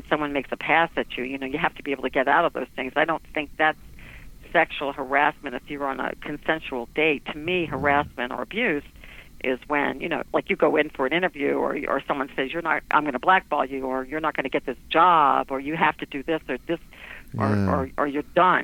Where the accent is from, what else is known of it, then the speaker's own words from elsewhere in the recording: New Orleans, Louisiana, United States; moved away as an adult; now in Los Angeles, United States; I grew up in New Orleans.